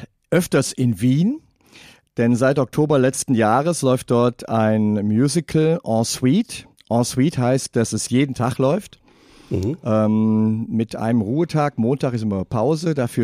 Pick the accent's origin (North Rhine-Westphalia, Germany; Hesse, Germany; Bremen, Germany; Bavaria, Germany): North Rhine-Westphalia, Germany; wobei ich aus einer Freikirche komme. Freie evangelische Gemeinde in Siegen, Geisweid. Also ich komme aus dem Siegerland. Sehr fromme Ecke.